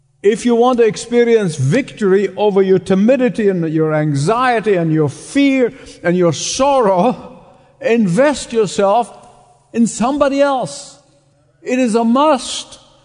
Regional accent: Egypt; Where I grew up in Egypt is the Coptic church, the Coptic community, roughly about 10 million people.

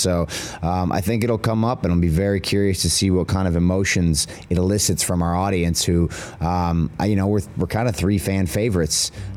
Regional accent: Iowa, United States; Okay, I love that because I'm from Iowa.

